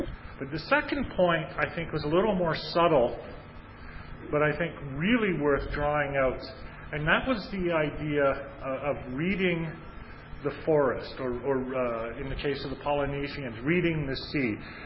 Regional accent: Moncton, New Brunswick, Canada; I'm from Moncton, New Brunswick

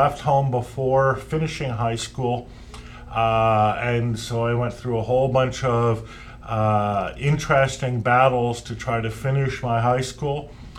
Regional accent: Montreal, Quebec, Canada; in Montreal called Catherine Booth Hospital, which is where I was born. So yes, je suis Québécois, legitimately and by birth. I grew up in the Montreal region.

